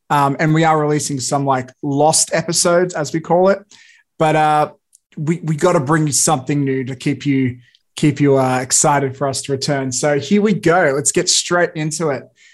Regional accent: Blacktown, New South Wales, Australia; I'm from Blacktown, so there's a couple around.

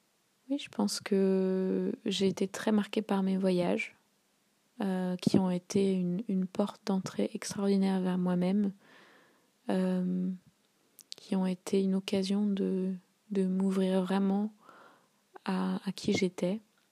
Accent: Paris, Île-de-France, France; J'étais à Paris, j'ai grandi à Paris

